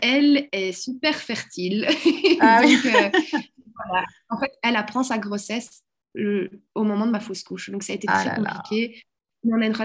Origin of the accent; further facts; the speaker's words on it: Belgium; Chez nous, en Belgique, on a droit à 6 FIV